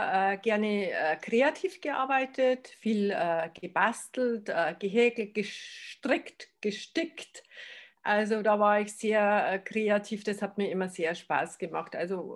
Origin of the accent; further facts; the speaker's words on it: Bavaria, Germany; Wir waren immer bei uns im Bayerischen Wald, haben viele Wanderungen gemacht, waren am Bachläufen.